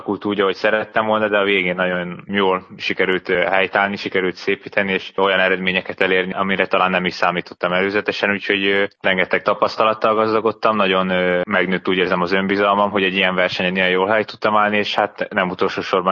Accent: Hungary; Sok szerepe talán nincs annak, hogy én magyar vagyok, szerencsére nem kezelnek külön.

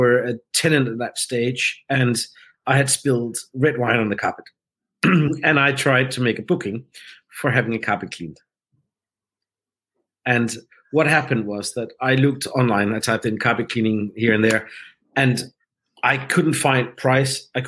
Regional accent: Denmark; I grew up in Denmark.

